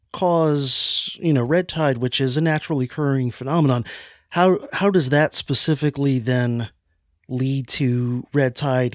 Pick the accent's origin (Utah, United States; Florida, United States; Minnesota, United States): Florida, United States; because I'm from Florida. I live in Florida